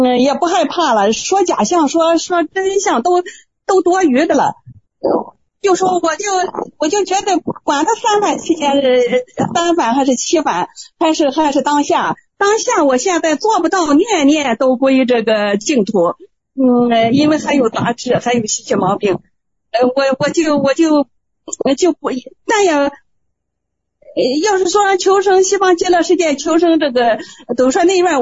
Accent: Linyi, Shandong, China; 因为我们临沂这边呀，现在就说，都在认祖归宗

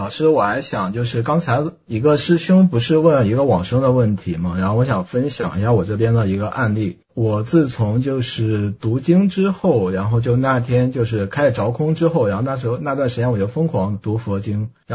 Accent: Henan, China; 嗯，我老家就河南的。

